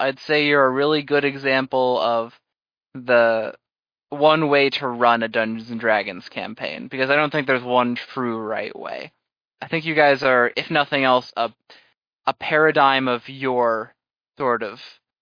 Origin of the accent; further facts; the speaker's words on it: Geneva, Illinois, United States; which was a person back in my hometown of Geneva, Illinois.